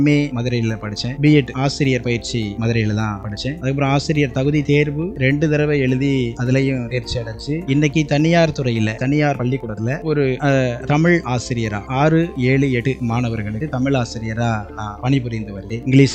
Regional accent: Thalirmarungur, Tamil Nadu, India; born there; நான் பிறந்த ஊர் தளிர்மருங்கூர் கிராமம். மாவட்டம் எங்கே அப்படின்னா ராமநாதபுரம் மாவட்டம்.

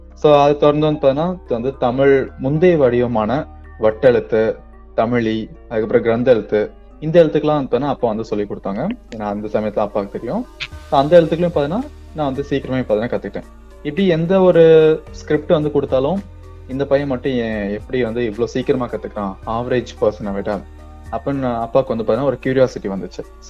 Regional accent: Tamil Nadu, India; now in Chennai, India; என்னோட சொந்த ஊர் பார்த்தீங்கன்னா ராமநாதபுரத்தில் வந்து அபிராமன் சொல்ற ஒரு கிராமம். பட் இப்போ வந்து நான் சென்னையில் வந்து வசிக்கிறேன், சென்னையில வந்து செட்டில் ஆகிட்டோம்.

